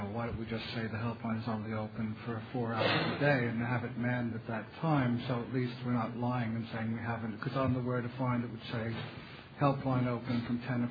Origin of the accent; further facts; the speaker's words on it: London, United Kingdom; I'm an addict from London.